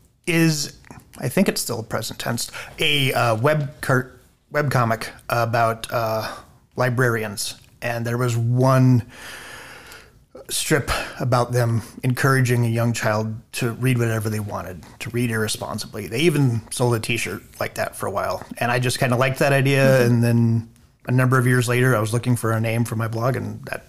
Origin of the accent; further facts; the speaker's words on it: Idaho, United States; I was born in North Idaho. My parents moved around a lot when I was a child through various parts of the state. Landed in Payette in early 80s and just have stayed in this area since then